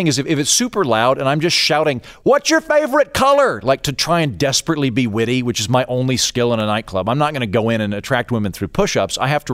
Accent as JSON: {"language": "English", "region": "Oklahoma", "country": "United States", "said": "like when I tell people I'm from Oklahoma and they're like, oh, I've never been."}